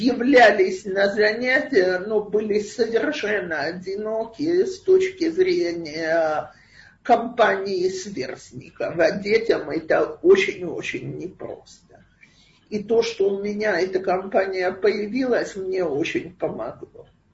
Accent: Russia; now in Israel; Я была единственная из России в школе на 300 человек, и хочу, не хочу, нужно было учиться разговаривать на иврите, учиться на иврите.

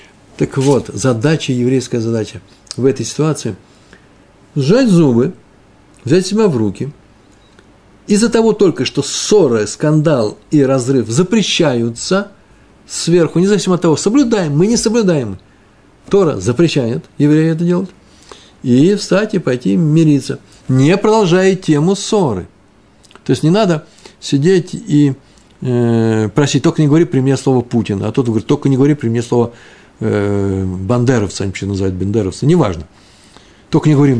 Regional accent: Moscow, Russia; Я из украинских евреев москвич. Я первым поколением москвич, мой папа с мамой. Все они приехали из Украины, вся родня моя, там я жил.

